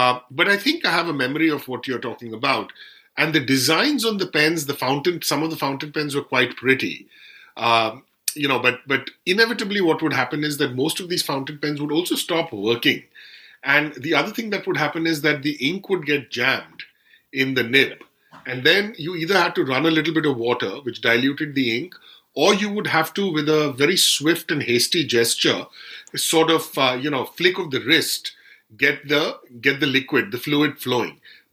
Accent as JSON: {"language": "English", "town": "Kolkata", "region": "West Bengal", "country": "India", "tie": "born or raised there", "said": "And most of the time I was in Calcutta, barring a very, very short period, and then we moved from Calcutta, I was in one such school."}